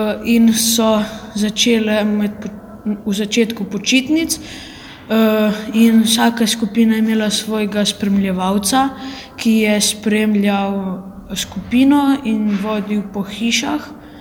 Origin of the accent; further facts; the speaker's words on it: Kočevje, Southeast Slovenia, Slovenia; Prihajam iz Kočevja.